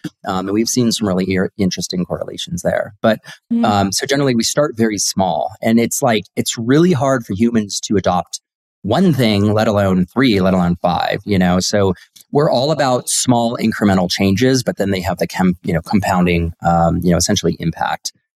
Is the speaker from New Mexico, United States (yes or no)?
no; Silicon Valley, California, United States; I grew up in Silicon Valley and on the grind and I was up all night